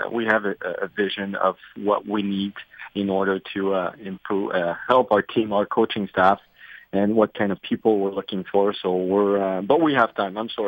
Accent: Montreal, Quebec, Canada; I'm from Montreal, right?

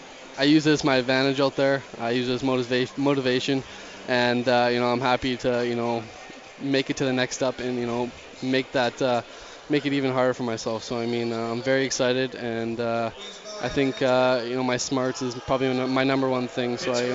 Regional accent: North Delta, British Columbia, Canada; also born or lived in White Rock; I'm from White Rock, B.C. Grew up in North Delta.

